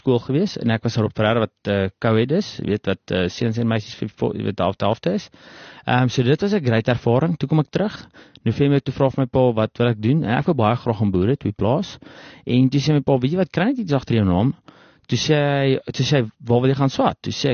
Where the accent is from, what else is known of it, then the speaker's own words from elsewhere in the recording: South Africa; geografies is dit in die ooste van Suid-Afrika. Is ek daar gebore, plaas groot geword. My 8 tot op 18 skool gegaan daar, so laerskool Waterfuur, hoërskool op Ferreira.